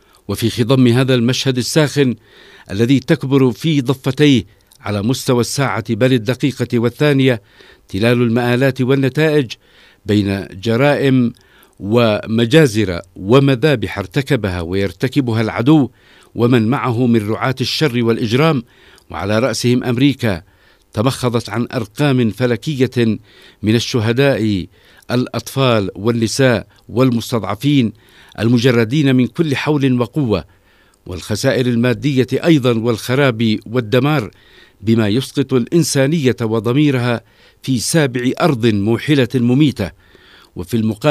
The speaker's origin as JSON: {"language": "Arabic", "country": "Yemen", "said": "إننا كيمنيين جاهزون لمواجهة وردع أي عدوان"}